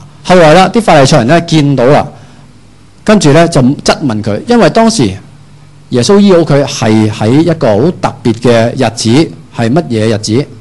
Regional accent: China; 我哋中国人行街吓吐啊

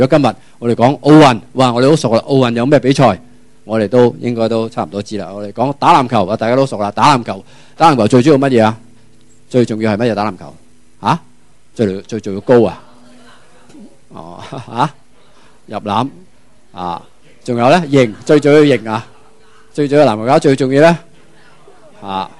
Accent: Hong Kong; 我哋香港人好自豪啊，其实都香港唔错嘅地方嘛。

